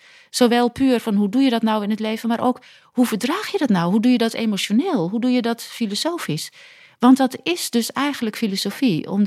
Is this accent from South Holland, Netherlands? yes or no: yes; South Holland, Netherlands; ik ben geboren in de Alblasserwaard. Dus het is geen Brabant, net over de rivieren. Echt prima jeugd.